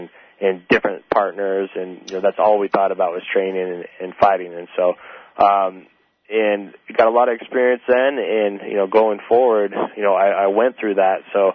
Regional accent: Arizona, United States; But, you know, I'm in Arizona. I'm from Arizona.

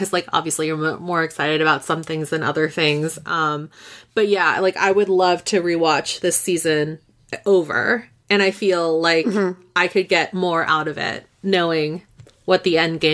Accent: California, United States; I'm from California. I'm directly affected

